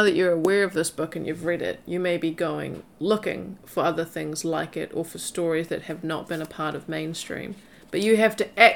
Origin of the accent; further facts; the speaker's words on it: New Zealand; I have been to ceremony after ceremony in my life growing up in Aotearoa